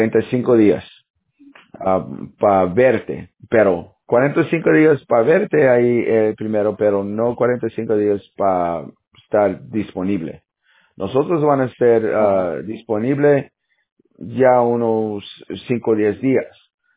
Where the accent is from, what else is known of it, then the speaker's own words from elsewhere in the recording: Texas, United States; Spanish is a second language; Yeah, I have a little bit of Spanish. Sí puedo aprender español y también hablar. Soy aquí de Texas, so soy poquito Tex-Mex or mucho.